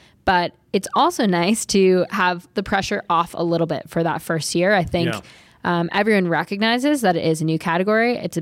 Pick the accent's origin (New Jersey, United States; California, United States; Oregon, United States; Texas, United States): California, United States; Kentfield; I grew up in Kentfield, California, at the base of Mount Tam, where mountain biking was invented.